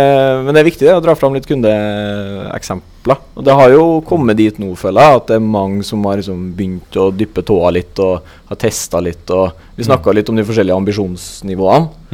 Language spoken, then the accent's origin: Norwegian; Orkanger, Trøndelag, Norway; Nei, jeg er trønder, ja. Jeg kommer fra Orkanger. Koselig småby.